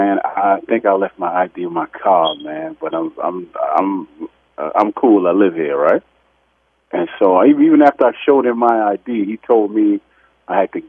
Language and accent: English; Jamaica; I'm a Jamaican, man.